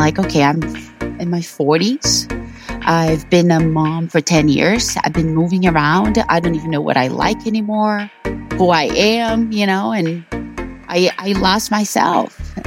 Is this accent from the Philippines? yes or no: no; Brazil; So I was born and raised in Brazil